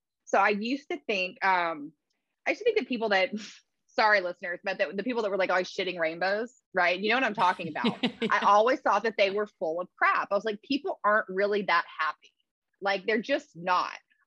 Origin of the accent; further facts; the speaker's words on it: Mississippi, United States; I'm from South Mississippi. My parents are still there. And it's a very, I still adore it. I plan on retiring there, but it's a very be humble culture, right?